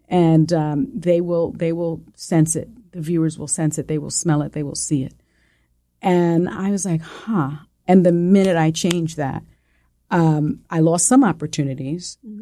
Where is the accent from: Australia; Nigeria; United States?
United States; Bronx, New York; accent: Puerto Rican; first language es; English is a second language; I'm a kid from the South Bronx. And I have a little bit of a, you know, Spanish is my first language. So I had a little bit of like a Puerto Rican, like a little, you know, twang